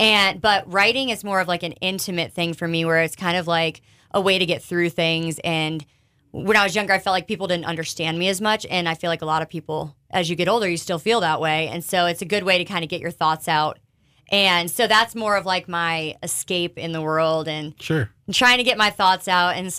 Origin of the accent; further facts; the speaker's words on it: Jacksonville, Florida, United States; also born or lived in Rochester, New York; now in Nashville, United States; Well, I was born in Rochester, New York, and then I was pretty much raised in Jacksonville, Florida, and then moved on my own up to Nashville, Tennessee